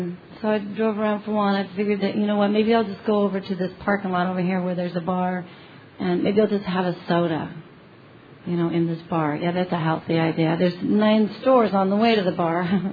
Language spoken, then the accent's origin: English; Oregon, United States; now in Arizona, United States; I come from Oregon, let me tell you how we do it.